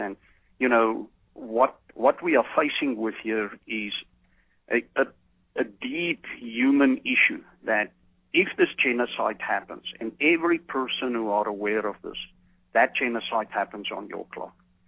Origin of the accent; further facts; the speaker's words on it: United States; as a fellow American